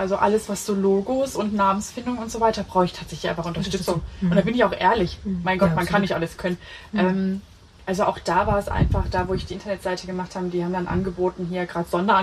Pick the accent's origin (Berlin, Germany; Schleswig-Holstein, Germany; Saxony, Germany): Saxony, Germany; in der Nähe von Dresden, weil es meine Heimat ist